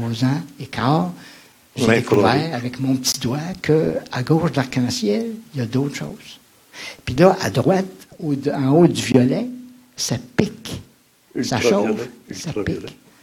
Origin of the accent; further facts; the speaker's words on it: Trois-Rivières, Quebec, Canada; born there; Mais moi, je suis né à Trois-Rivières, puis j'ai travaillé à CHLN comme opérateur pendant 7-8 mois, quand j'avais 16 ans.